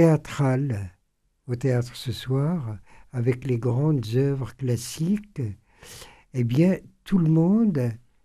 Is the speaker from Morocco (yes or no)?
no; France; pas seulement, j'ai grandi en France.